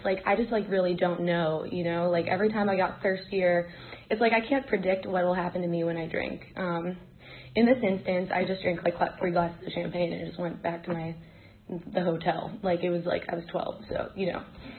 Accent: Falls Church, Virginia, United States; Yeah, I grew up in Falls Church, Virginia, and to a really nice family.

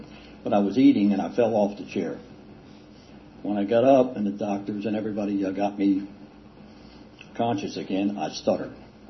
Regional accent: Vernon Hill, Virginia, United States; I'm from Vernon Hill, Virginia, and my home group is in South Boston, Virginia, not Massachusetts.

